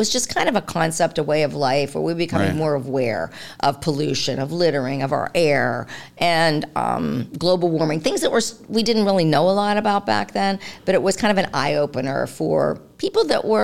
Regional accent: Pennsylvania, United States; because I grew up in Western PA.

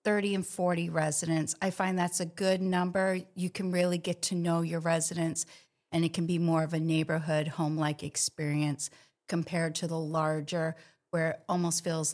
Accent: Maine, United States; Well, I grew up in Maine taking care of my great-grandmother who had dementia.

